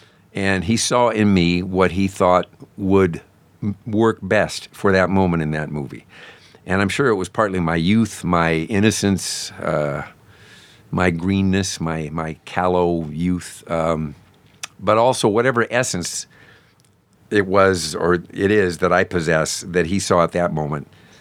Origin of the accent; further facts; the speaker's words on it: California, United States; But I'm born and raised in California, mm-hmm. so that's as far west as you can get, unless you're talking Hawaii.